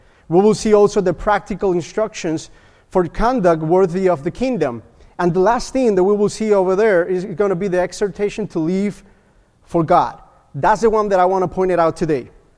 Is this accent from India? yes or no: no; Puerto Rico; moved away as an adult; most likely you guys know that I came from Puerto Rico.